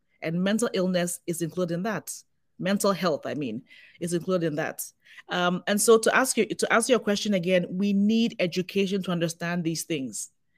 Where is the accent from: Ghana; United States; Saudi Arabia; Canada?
Ghana; growing up in Ghana